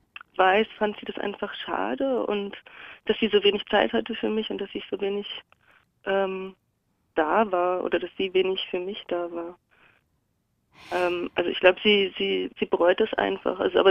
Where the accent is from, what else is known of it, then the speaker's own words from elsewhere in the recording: Görlitz, Saxony, Germany; Ich bin in Görlitz groß geworden.